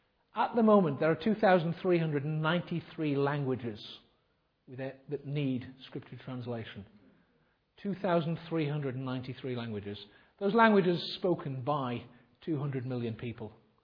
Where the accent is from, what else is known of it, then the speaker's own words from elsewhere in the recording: North East England, United Kingdom; also born or lived in Bath / Southampton; as I was growing up in the northeast of England, through junior school, senior school, I became a Christian when I was 16.